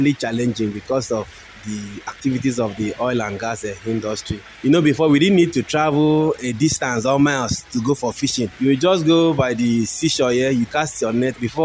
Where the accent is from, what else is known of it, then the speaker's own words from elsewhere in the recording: Ibadan, Oyo, Nigeria; I'm from Panak, Ibadan local government area.